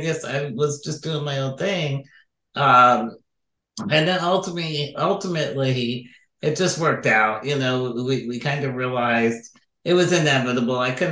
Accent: Illinois, United States; Yeah, so I just want to point out I grew up outside of Chicago, and then moved around in Illinois a little bit again

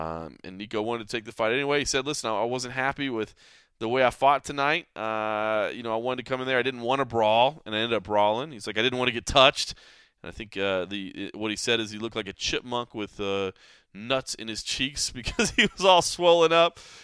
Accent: Dallas, Texas, United States; You know, guys, Dallas is my hometown.

